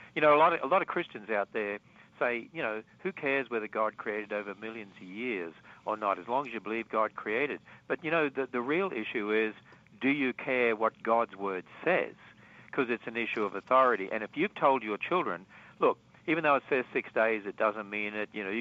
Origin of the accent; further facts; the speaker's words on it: Australia; look at Australia, because that's my home country.